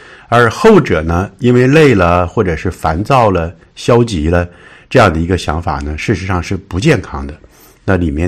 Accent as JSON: {"language": "Chinese", "country": "China", "said": "我们中国人说这个丧事呢"}